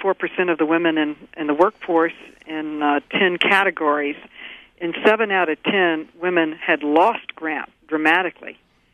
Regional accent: New York, United States; many of whom came from New York State, my home state

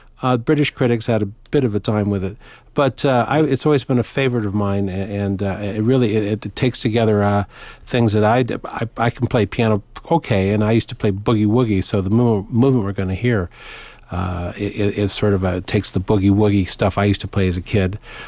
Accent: Cedar Rapids, Iowa, United States; And then I'm from Cedar Rapids, Iowa

